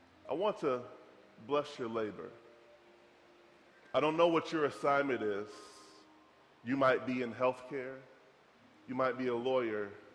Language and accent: English; Detroit, Michigan, United States; You see, as a boy growing up in Detroit, we didn't have swimming pools.